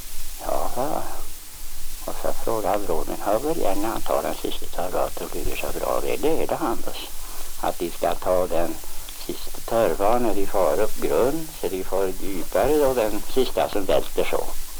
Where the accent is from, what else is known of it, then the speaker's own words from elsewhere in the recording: Sörbygden, Sweden; så jag var den indra ifrån Sörbygden som var ute då.